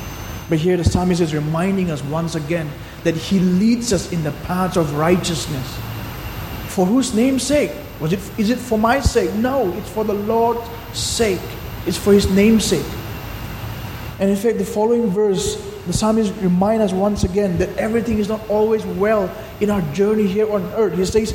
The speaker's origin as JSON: {"language": "English", "region": "Manipur", "country": "India", "tie": "born or raised there", "said": "growing up in Manipur, in a place like Manipur, you get to experience a lot of challenges."}